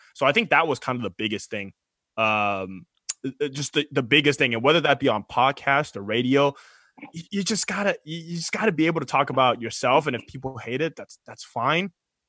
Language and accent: English; San Francisco, California, United States; I grew up in San Francisco. I actually never in my life said San Fran or Frisco.